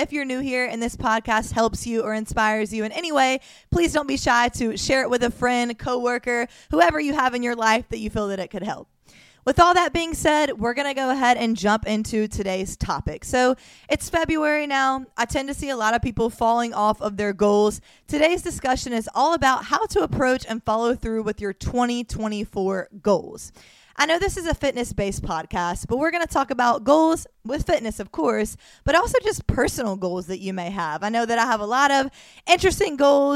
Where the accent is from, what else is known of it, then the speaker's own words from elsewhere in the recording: Mobile, Alabama, United States; now in Miami, United States; you know I'm from Mobile, Alabama. That's when I started my career as a personal trainer and a nutrition coach. About a year and a half ago, I moved to Miami, Florida